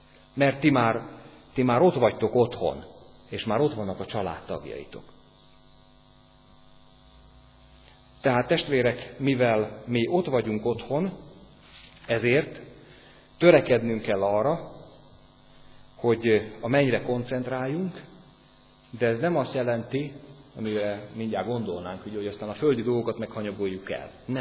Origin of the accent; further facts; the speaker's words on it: Hungary; eszembe jutott ott az idegen földön, hogy én magyar vagyok